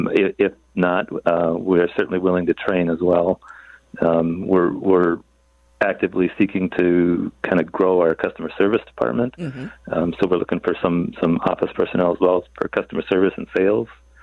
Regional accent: Clemmons, North Carolina, United States; I'm from Clemens.

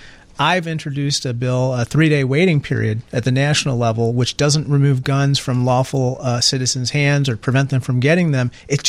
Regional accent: Peoria, Illinois, United States; So I'm from Peoria, Illinois, just like you

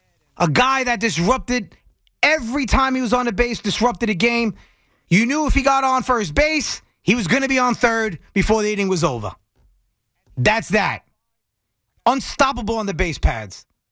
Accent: Queens, New York, United States; as a Mets fan and as a kid growing up in Queens, Rickey Henderson was the first quote-unquote showboat that I remember as a child coming up.

